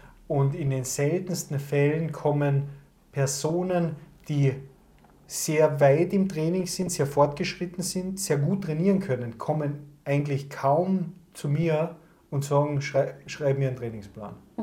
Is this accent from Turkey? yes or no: no; Carinthia, Austria; Sagt man bei uns in Kärnten.